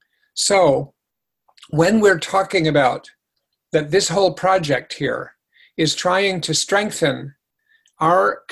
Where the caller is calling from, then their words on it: Massachusetts, United States; I'm talking from Massachusetts at 6 o'clock Eastern Time.